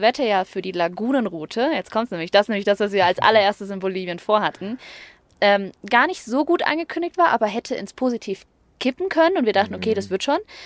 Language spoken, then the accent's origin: German; Germany; Ich bin aus Deutschland, ich bin in dem Fall die Ausländerin